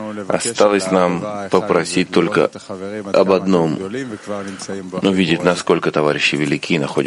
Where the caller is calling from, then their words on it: New York, United States; Здравствуйте, дорогие товарищи, мы говорим из Нью-Йорка.